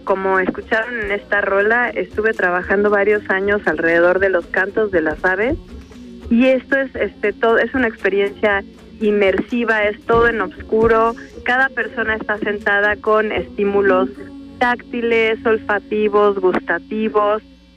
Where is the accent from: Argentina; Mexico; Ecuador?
Mexico; Cuernavaca, Morelos; Es realmente como una, pues es bien bonito porque yo soy de Cuernavaca, entonces es muy chido poder como regresar a casa